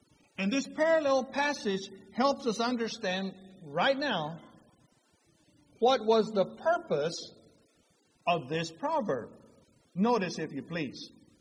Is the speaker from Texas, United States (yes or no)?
yes; Sinton, Texas, United States; I come from South Texas. It's a little town called Sinton. And it's only 30 miles north of Corpus Christi, Texas.